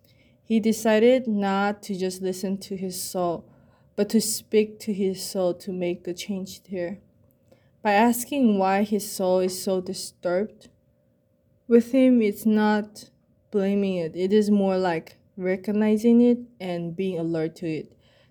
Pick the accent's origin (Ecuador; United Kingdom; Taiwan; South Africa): Taiwan; moved away as an adult; now in United States; from my home country, Taiwan, to the U.S., it's not easy for me.